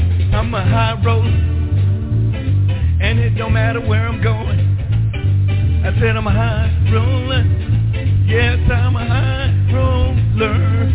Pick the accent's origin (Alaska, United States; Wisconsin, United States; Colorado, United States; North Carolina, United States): North Carolina, United States; Monroe; Cause like I said, I'm from Monroe, NC.